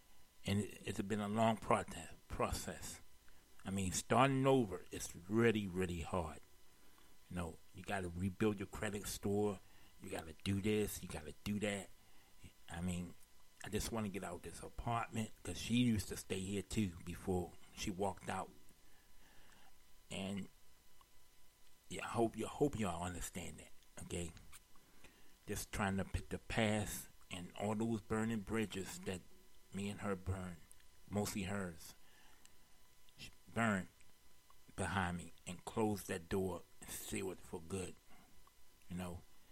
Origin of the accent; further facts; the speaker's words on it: Maryland, United States; this is my hometown, and I'll always respect my home team, Orioles and the Ravens.